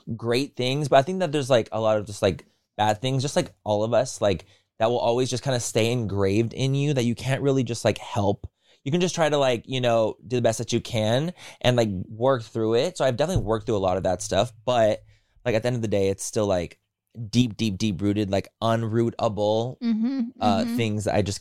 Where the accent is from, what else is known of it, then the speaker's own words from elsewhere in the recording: San Diego, California, United States; Like it didn't apply to me because I grew up in San Diego.